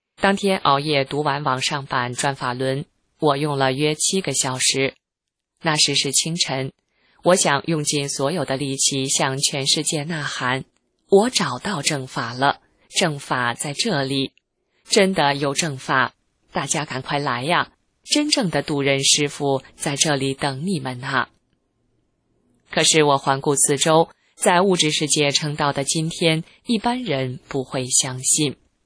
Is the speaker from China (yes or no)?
no; Taiwan; born there; 感谢上天让我今生生为中国人，在自由的台湾出生。